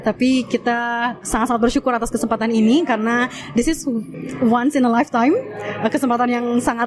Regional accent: Indonesia; now in Australia; Karena kita berasal dari Indonesia dan kita juga diaspora di sini

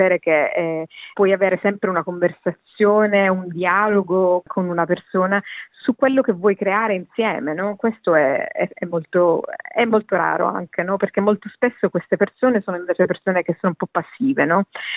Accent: Sicily, Italy; perché io sono siciliana e perché per me è stata una grande sfida raccontare le cose che io penso che siano più importanti della mia Sicilia

